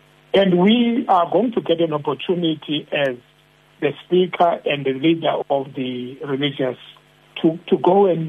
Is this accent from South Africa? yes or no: yes; South Africa; first language Xhosa; But we discriminate to each other as South African. If you are a Sotho-speaking person, I can't listen to you because I'm a Xhosa-speaking person.